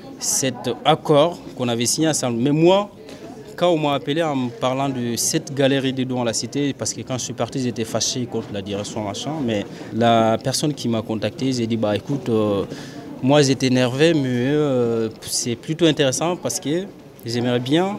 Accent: Mali; now in France; Je viens du Mali.

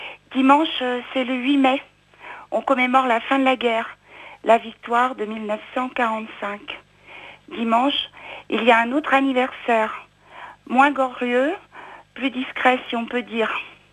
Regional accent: France; born there; Je ne suis pas algérienne, je n'ai pas d'attache en Algérie. Je suis née en France, quelques années plus tard.

